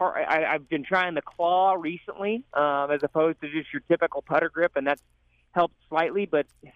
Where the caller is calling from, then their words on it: Effingham, Illinois, United States; From Effingham, Illinois.